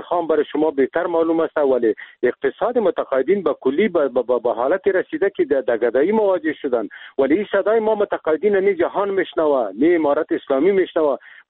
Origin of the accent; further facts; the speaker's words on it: Afghanistan; ما خود مسلمان هستیم، ما افغان هستیم، از این ملت هستیم، این میجا زندگی کردیم، در میجا تولد شدیم،